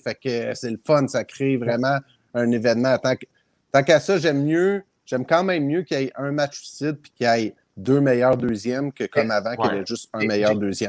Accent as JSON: {"language": "French", "town": "Trois-Pistoles", "region": "Quebec", "country": "Canada", "said": "Je suis originaire de Trois-Pistoles."}